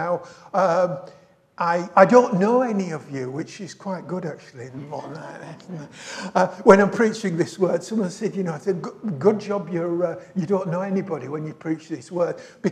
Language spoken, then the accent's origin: English; Yorkshire and the Humber, United Kingdom; you can probably tell where I come from. I come from the north. I come from Yorkshire.